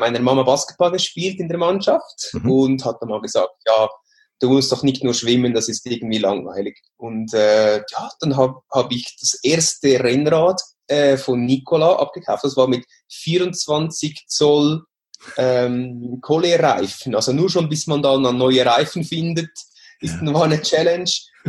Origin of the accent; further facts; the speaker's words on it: Switzerland; Ich spreche von allen Sprachen, also Englisch, Französisch, Spanisch. Niederländisch am schlechtesten, weil ich bin geboren und aufgewachsen in der Schweiz.